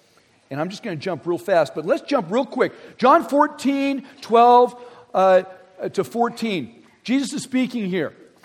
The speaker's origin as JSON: {"language": "English", "town": "San Diego", "region": "California", "country": "United States", "tie": "born or raised there", "lives_now": "Kansas, United States", "said": "I spent 35 years growing up in San Diego, and I love Southern California."}